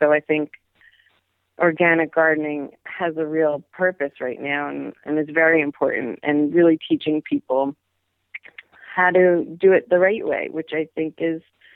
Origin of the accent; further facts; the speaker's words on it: New York, United States; Sure. Yeah, I grew up on Long Island. Yes.